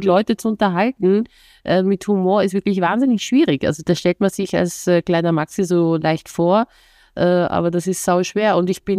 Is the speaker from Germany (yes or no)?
no; Vienna, Austria; Bin ja gebürtige Wienerin und habe mich da sehr wiedererkannt